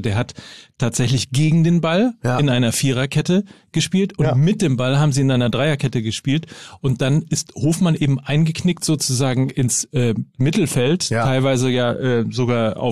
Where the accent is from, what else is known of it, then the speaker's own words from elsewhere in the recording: Germany; Man muss aber auch immer, wir sind ja Deutsche, ne?